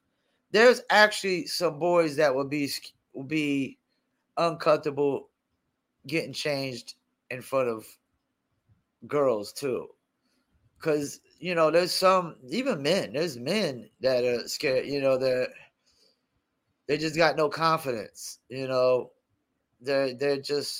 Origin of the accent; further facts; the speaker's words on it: Fayetteville, North Carolina, United States; I'm from Vietnam, otherwise known as Fayetteville or Dreamville, as … calls it.